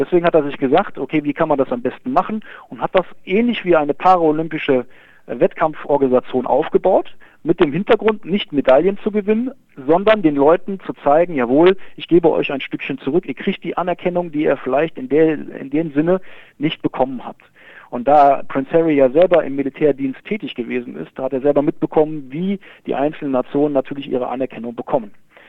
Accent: Cologne, North Rhine-Westphalia, Germany; born there; weil ich gebürtiger Kölner nämlich bin. Ich bin nämlich in Köln geboren

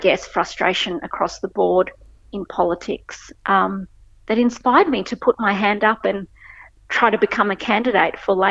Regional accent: Melbourne, Victoria, Australia; born there; My mum is Fijian Indian, my dad is Indian, and I was born here in Melbourne, so I'm Australian.

